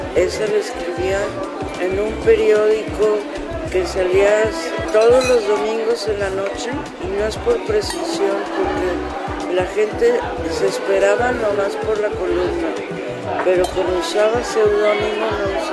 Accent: León, Guanajuato, Mexico; also born or lived in Guadalajara; No, yo soy de Guadalajara, pero viví desde muy chiquita. Mi papá compró una fábrica de zapatos en León y nos fuimos a vivir a León.

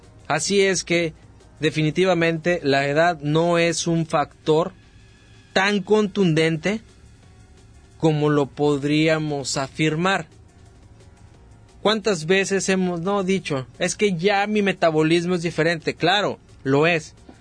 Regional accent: Mexico

